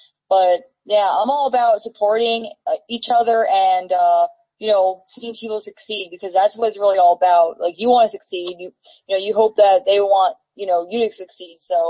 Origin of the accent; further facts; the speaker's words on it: New Jersey, United States; I'll be in Ohio, like I'm from Jersey.